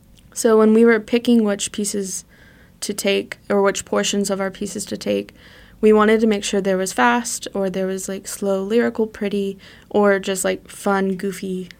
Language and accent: English; Greenwood, Arkansas, United States; I grew up in Greenwood, Arkansas.